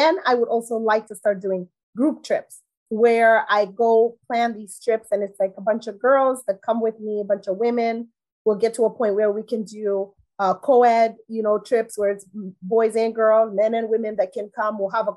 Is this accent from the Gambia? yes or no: yes; Gambia; As you know, growing up in Gambia, especially the privileged families, going on vacation to London was the thing.